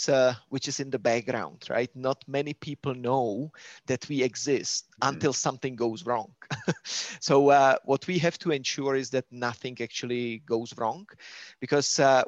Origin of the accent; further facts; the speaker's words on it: Czechia; I was responsible in Czech Republic, which was my home country, for issuance of currency.